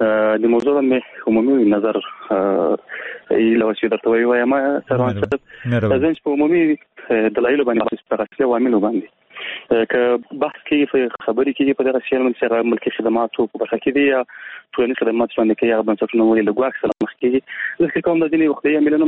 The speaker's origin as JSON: {"language": "Pashto", "region": "Paktika", "country": "Afghanistan", "said": "زه د پکتیکا یم"}